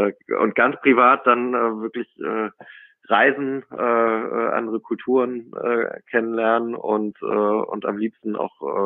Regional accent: Cologne, North Rhine-Westphalia, Germany; ich bin tief im Herzen natürlich eine Kölsche Junge, also bin Rheinländer, bin in Köln sozialisiert und bin jedes Jahr im Karneval zu Hause, meine Familie ist dort, die meisten Freundinnen und Freunde sind dort

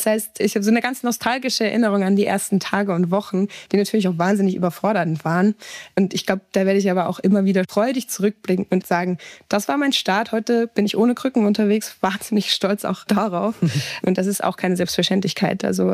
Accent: Hamburg, Germany; moved away as an adult; now in Franconia, Germany; ich komme aus Hamburg, ich bin in Nordlicht, ich bin nach Franken gekommen, völlig unwissend, was mich hier eigentlich erwartet. Wollte auch eigentlich nur 2 Jahre bleiben. Bin immer wieder überrascht, dass ich jetzt seit 8 Jahren da bin.

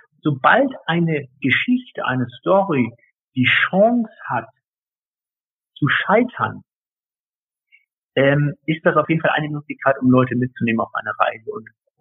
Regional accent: Hamburg, Germany; ich bin Hamburger.

